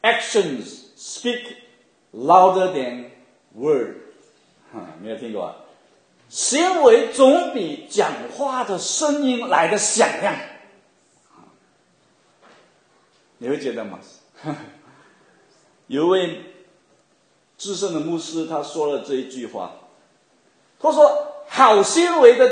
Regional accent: China; 就是好像我们中国人说百闻不如一见啊

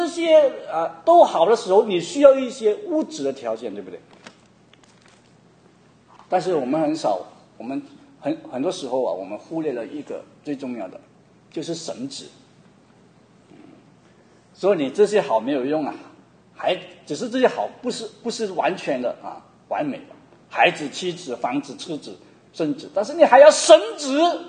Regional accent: Guangdong, China; 因为我们广东人讲生子啊，身体的生啊，孩子的生子啊

